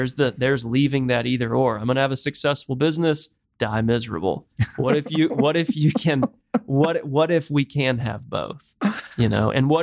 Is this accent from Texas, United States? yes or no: yes; Waco, Texas, United States; I'm a redneck from Waco, Texas.